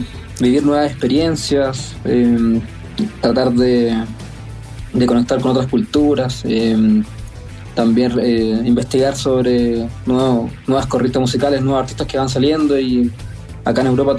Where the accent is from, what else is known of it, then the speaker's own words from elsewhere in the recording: Concepción, Biobío, Chile; born there; Sí, soy nacido en Concepción. Y no, me identifico mucho con la ciudad.